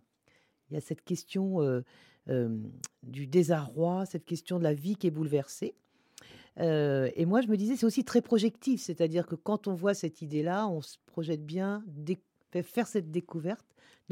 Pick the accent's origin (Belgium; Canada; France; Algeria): France; Nantes, Pays de la Loire; il se trouve que nous sommes nantais.